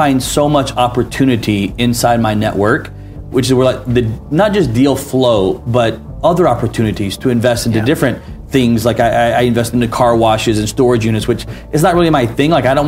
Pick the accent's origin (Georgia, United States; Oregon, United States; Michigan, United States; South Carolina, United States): Georgia, United States; Atlanta; I just had a guy in my hometown, Atlanta, hit me up